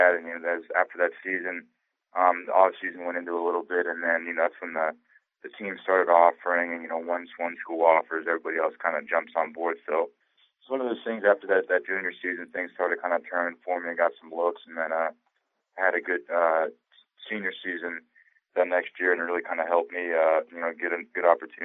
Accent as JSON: {"language": "English", "town": "Cincinnati", "region": "Ohio", "country": "United States", "said": "You know, obviously I'm from Cincinnati. I think it would have been cool for the Bengals, you know, being back in your hometown, a team you grew up watching."}